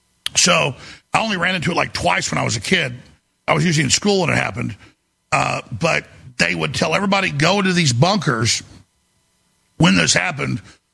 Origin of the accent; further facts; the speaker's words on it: Dallas, Texas, United States; Yeah, well, I grew up in Dallas, Texas